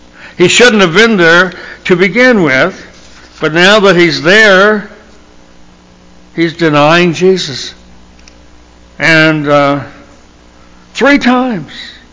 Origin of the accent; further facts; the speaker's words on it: the South, United States; accent: Southern; I know I'm from the South. I think everybody knows that. And I don't notice any difference.